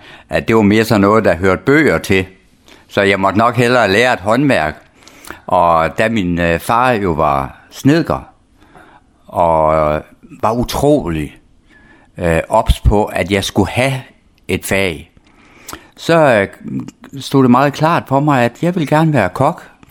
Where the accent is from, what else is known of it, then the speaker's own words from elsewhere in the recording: Vorst, North Denmark Region, Denmark; jeg er født i Vorst, der ligger lige 12 km syd for Aalborg. Og jeg har jo været i Vorst i de første 16 år af mit liv. Og jeg gik jo i skole i Vorst de første 7 år